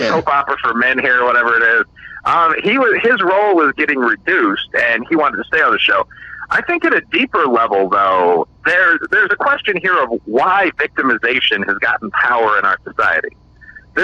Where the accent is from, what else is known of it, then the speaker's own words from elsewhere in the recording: Chicago, Illinois, United States; Obviously, now, Chicago is my hometown. It's a beautiful city, but it's one of the most corrupt cities in, at very least, the USA.